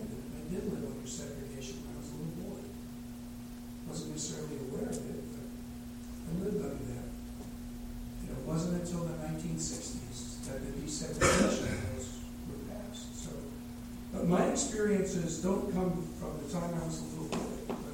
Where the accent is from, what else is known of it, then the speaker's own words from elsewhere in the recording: New York City, New York, United States; born there; I was born in the New York City metropolitan area. You know what we New Yorkers have a reputation for around the world?